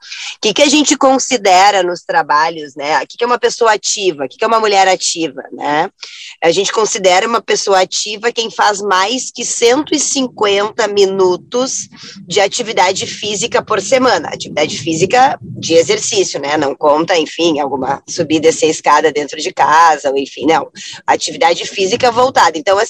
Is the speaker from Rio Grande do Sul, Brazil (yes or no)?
yes; Ibirubá, Rio Grande do Sul, Brazil; born there; also born or lived in Panambi; Nasci em Ibirubá, morei pouco tempo aí, uhum. Mas depois acabei morando em Panambi, conheço bem a região aí toda.